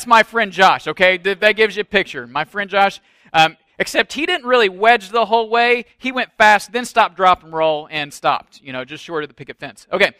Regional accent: Illinois, United States; I grew up in Illinois. I went to Southern Illinois University.

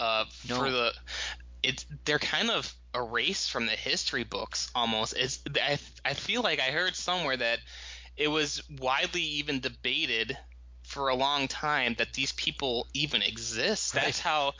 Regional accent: Eau Claire, Wisconsin, United States; I grew up in Eau Claire, Wisconsin, as a Detroit Lions football fan

